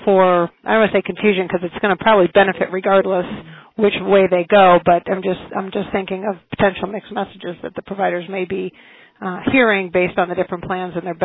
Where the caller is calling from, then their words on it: Paramount, United States; I'm calling from Paramount along with Kevin.